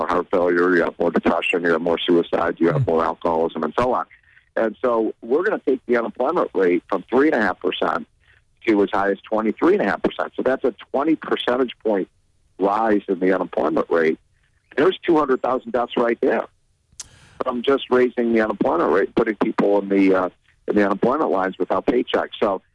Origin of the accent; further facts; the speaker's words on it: Chicago, Illinois, United States; it's one thing to put Chicago, which is sort of my hometown, in a quarantine